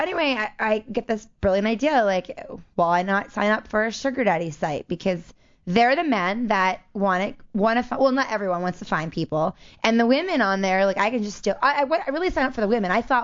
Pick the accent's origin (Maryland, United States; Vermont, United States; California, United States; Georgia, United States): Maryland, United States; I grew up on the East Coast in Maryland. And where our family is based out of.